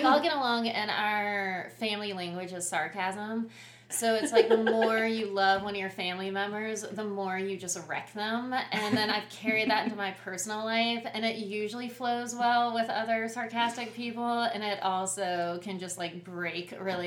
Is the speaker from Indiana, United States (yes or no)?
no; Charleston, South Carolina, United States; Well, I'm from Charleston, and I feel like no one is from Charleston.